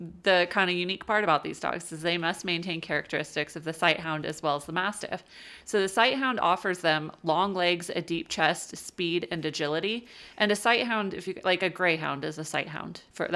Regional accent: United States; We're so American.

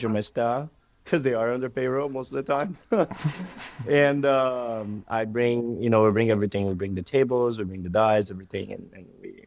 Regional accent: Brazil; moved away; You know, I came from Brazil with nothing, I grew up with even less.

